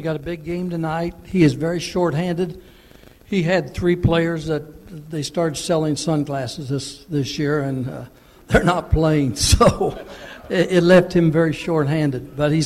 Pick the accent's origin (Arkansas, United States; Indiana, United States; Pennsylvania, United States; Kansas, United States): Indiana, United States; So it was a good time growing up in Indiana